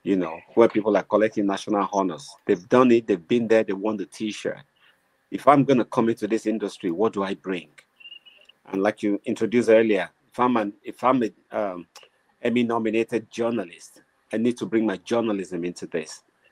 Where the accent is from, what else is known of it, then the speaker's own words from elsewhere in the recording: Nigeria; And as one Nigerian to the other, you know how we get all virtue signaling is a big issue